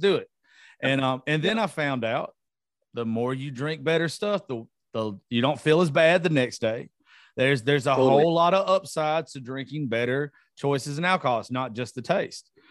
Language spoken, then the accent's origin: English; Georgia, United States; I started off drinking Jim Beam because I'm from Georgia.